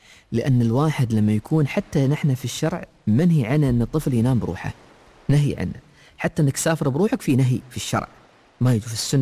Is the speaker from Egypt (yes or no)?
no; United Arab Emirates